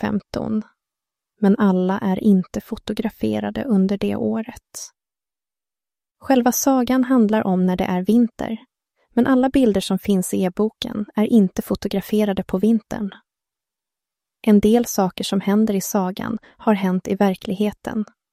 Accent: Varberg, Halland County, Sweden; also born or lived in Malmö; Jag är född och uppvuxen i Varberg, men jag bodde i 30 år i Malmö. Och när jag skriver det här så bor jag i Varberg igen.

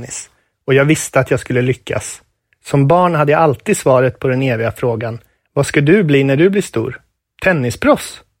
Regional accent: Tibro, Västra Götaland County, Sweden; Jag var ju han från Tibro som var duktig på tennis.

